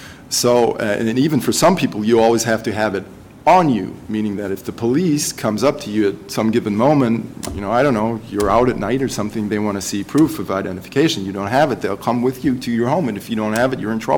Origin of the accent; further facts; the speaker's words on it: Germany; although I'm half American, I was born and raised in Germany, so I have a German perspective on this.